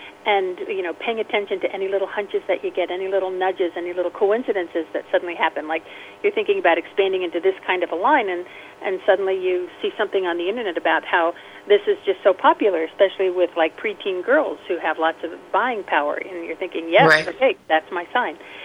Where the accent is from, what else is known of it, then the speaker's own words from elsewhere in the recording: Allentown, Pennsylvania, United States; I grew up in Allentown, Pennsylvania, a big Quaker influence